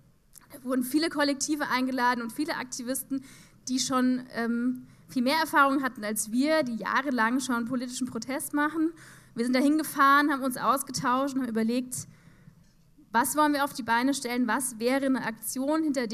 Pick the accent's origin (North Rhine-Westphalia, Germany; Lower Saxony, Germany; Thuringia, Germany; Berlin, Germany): Berlin, Germany; Also wir kommen aus Berlin und haben da kleinere subkulturelle Kreise